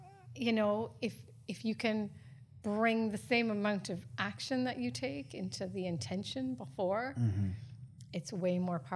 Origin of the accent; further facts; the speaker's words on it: Ireland; I'm Irish, I love it.